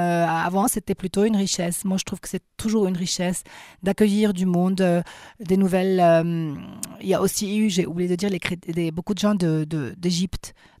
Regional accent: Beirut, Beirut Governorate, Lebanon; moi, je ne suis pas d'origine libanaise, comme beaucoup de Libanais. Et je suis née à Beyrouth et la guerre a commencé, j'étais enfant. Je n'ai jamais quitté mon pays, mais le fait de ne pas avoir de racines libanaises

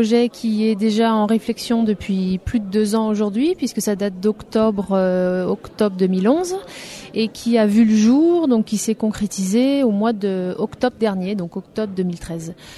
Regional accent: Lyon, Auvergne-Rhône-Alpes, France; Moi je suis originaire de Lyon, je suis lyonnaise à l'origine et je suis arrivée ici il y a une petite dizaine d'années en stage chez un agriculteur. Je me suis installée, moi mon compagnon est agriculteur, donc ça fait 7-8 ans que je suis installée ici.

